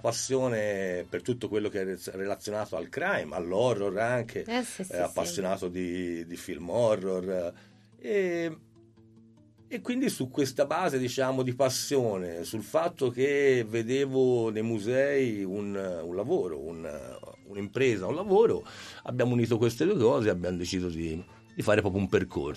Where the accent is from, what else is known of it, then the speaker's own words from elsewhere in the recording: Florence, Tuscany, Italy; io sono fiorentino, quindi non si sente l'accento, lo so. Comunque mi mancava la mia città, ci mancava la nostra città, e quindi abbiamo deciso di tornare a Firenze